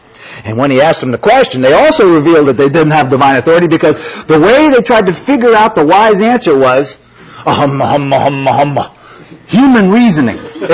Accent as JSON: {"language": "English", "region": "New York", "country": "United States", "accent": "New York", "said": "For me, you got to put up with my New York accent, with my joking, with my chasing rabbits, with my crazy ideas, with my strange way."}